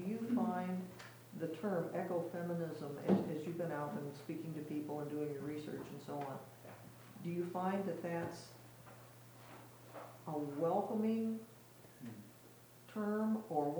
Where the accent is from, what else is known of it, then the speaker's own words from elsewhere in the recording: West Virginia, United States; I mentioned I grew up in the Appalachians in Western Virginia.